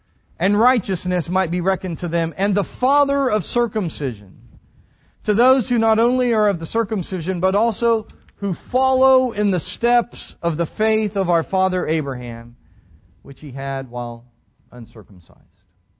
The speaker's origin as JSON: {"language": "English", "town": "San Antonio", "region": "Texas", "country": "United States", "tie": "born or raised there", "said": "When I grew up in San Antonio, my mother worked at Southwestern Bell."}